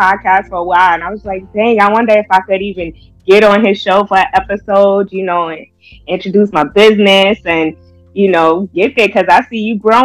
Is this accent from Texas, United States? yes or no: no; New York City, New York, United States; I am from New York City, born and raised in Harlem, first in East Harlem, then West Harlem or Black Harlem, and now I currently reside in the Bronx.